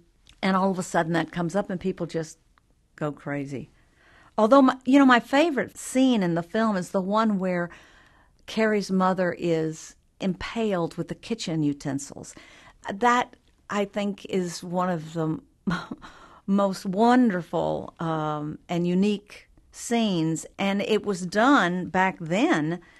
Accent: the South, United States; in the majorette boots and jingle bells on our petticoats were an important part of a little girl growing up in the South.

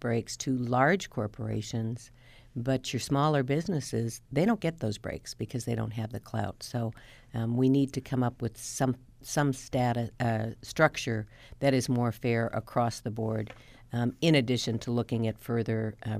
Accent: Illinois, United States; My hand went over my badge so they couldn't see that I was from Illinois.

